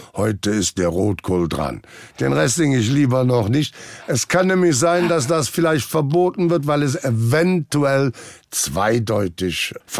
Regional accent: Prüm, Rhineland-Palatinate, Germany; Aber ich komme ja gebürtig aus Prüm, also die tiefste Eifel.

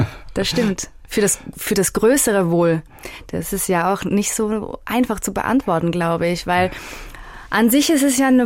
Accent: Basel, Basel-Stadt, Switzerland; moved away as an adult; also born or lived in Vienna; Und dann bin ich mit 18 nach Wien

